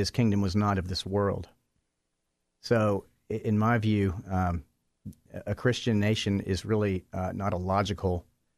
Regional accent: United States; As an American, just as a citizen, I've always just had an abiding interest in where did we come from

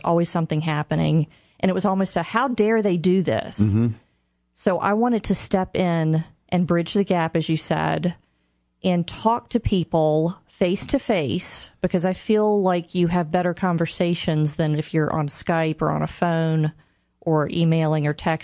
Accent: Richmond, Virginia, United States; And my family is from Virginia. I grew up in Richmond, but both parents are from the Shenandoah Valley.

